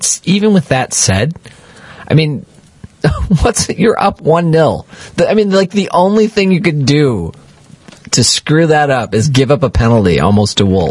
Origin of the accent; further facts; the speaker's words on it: United States; As an American or on this continent, there are things that there are sporting matches that are intense.